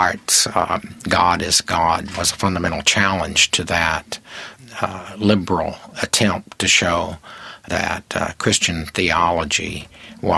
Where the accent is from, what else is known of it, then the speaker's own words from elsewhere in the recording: United States; Yes, I'm an American.